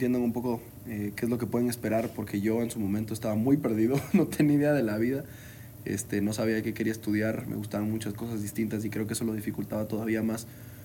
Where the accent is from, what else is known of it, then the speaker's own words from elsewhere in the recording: Ecuador; now in Guadalajara, Mexico; soy ecuatoriano, eso es muy importante. Yo la bandera amarilla, azul y roja la llevo bien tatuada